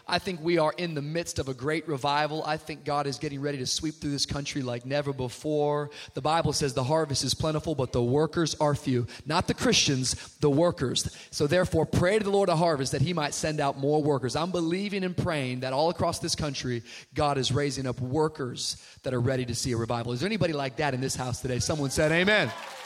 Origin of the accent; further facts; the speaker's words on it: Miami, Florida, United States; I come from Miami, Florida. It's where Jesus has been living, if you've been wondering.